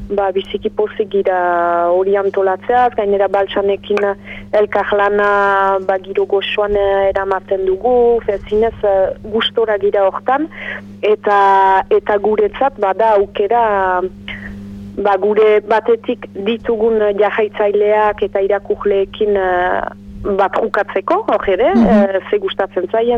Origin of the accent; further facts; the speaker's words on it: Saint-Jean-Pied-de-Port, Nouvelle-Aquitaine, France; now in Bayonne, France; ni Baionan biziniz da Garazikoa naiz